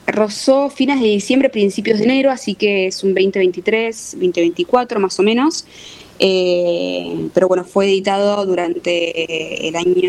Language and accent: Spanish; Buenos Aires, Argentina; yo nací en Argentina, me crié en Argentina, estudié acá en Buenos Aires, nací más precisamente en La Paternal, después me crié en San Telmo. Pero bueno, yo siento que mis raíces se asientan en ambos márgenes del Río de la Plata